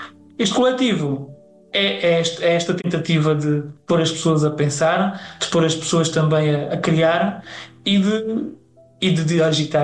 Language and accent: Portuguese; Alentejo, Portugal; E eu, como bom alentejano, que tu também reconheces esta característica